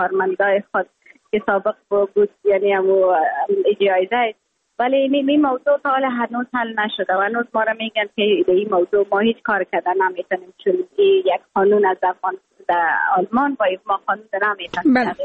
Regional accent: Afghanistan; moved away; یکانه چیزی که من از افغانستانم رای خود وعده کرده بودم، برآمده بودم

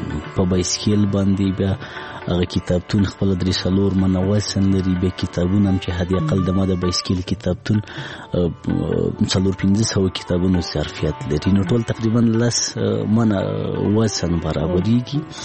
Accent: Laghman, Afghanistan; زه په لغمان کې پیدا شوم، په لغمان کې رالوی شوم، خوانځي مې په لغمان کې لوستې

